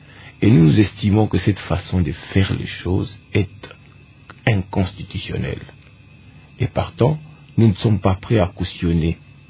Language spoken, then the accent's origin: French; DR Congo; Je suis de l'Ouest, je ne suis pas du Grand Kassai.